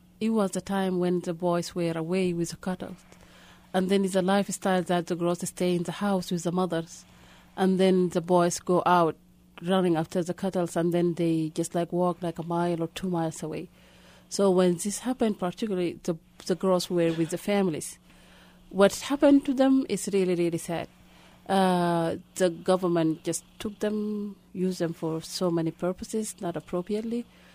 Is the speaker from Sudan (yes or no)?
yes; Khartoum, Sudan; English is a second language; Walen is uncle in my tribal language, because we grew up in Khartoum, the northern part of the country.